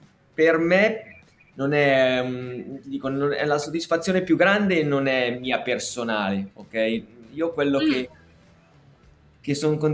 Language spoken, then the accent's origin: Italian; Pavia, Lombardy, Italy; born there; Sono nato a Pavia.